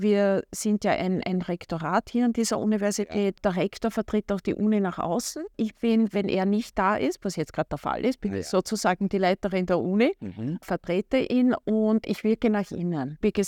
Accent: Burgenland, Austria; moved away as an adult; now in Vienna, Austria; Man erkennt uns als Wienerin. Also ich bin eigentlich nicht in Wien geboren. Also ich bin Burgenländerin, bin in Burgenland aufgewachsen und dann klassisch mit 18 nach Wien gegangen. Jetzt mittlerweile wirklich eine überzeugte Wienerin.

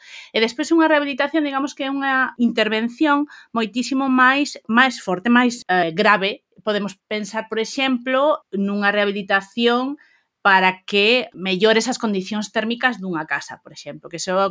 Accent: Lugo, Galicia, Spain; o que son de Lugo é unha cousa fundamental, é unha cidade que, por exemplo, non medra a poboación.

